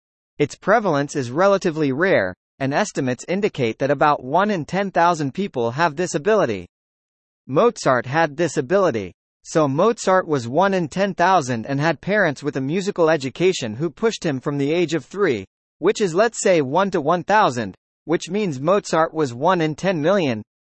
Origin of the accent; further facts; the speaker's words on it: Haifa, Haifa District, Israel; I grew up in the Danya neighborhood in Haifa, a neighborhood of the rich, but we were more than the poor.